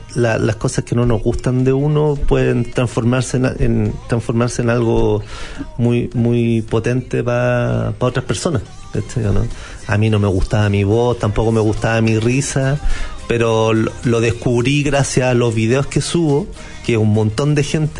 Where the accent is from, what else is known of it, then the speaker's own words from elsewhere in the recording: San Antonio, Valparaíso, Chile; now in Santiago, Chile; yo soy de Puerto San Antonio, me vine a estudiar acá a Santiago